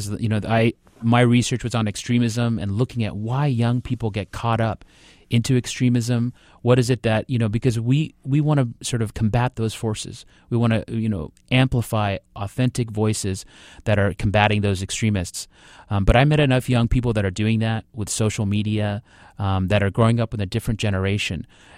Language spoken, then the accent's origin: English; Washington, United States; a lot of parents here, you know, that I grew up with in Eastern Washington